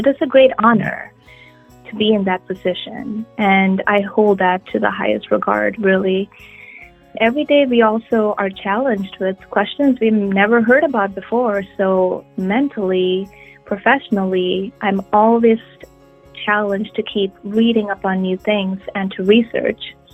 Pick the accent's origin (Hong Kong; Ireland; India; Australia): India; now in United States; I grew up in India and I grew up with my grandparents.